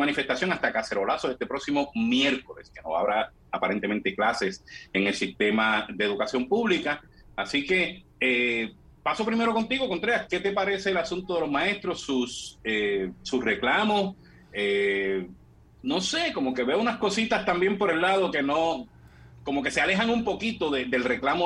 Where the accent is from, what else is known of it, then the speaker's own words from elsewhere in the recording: Corozal, Puerto Rico; he estado hasta en lo que no existe, dice mi gente acá en mi pueblo de Corozal.